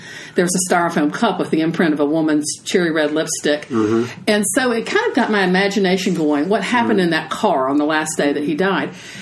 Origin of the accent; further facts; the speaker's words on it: Charlotte, North Carolina, United States; I actually got the idea. I was, we're all from Charlotte